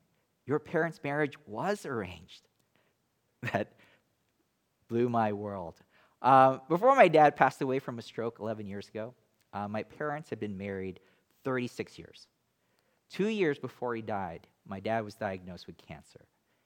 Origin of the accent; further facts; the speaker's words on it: Hong Kong; accent: British; I'll try to bring back the British accent that I learned growing up in Hong Kong.